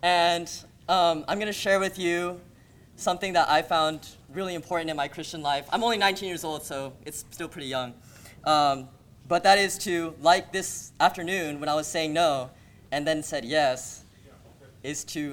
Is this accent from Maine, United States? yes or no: no; California, United States; I'm originally from California, like some of you, a lot of you. And I came here for college. My family is actually still back in California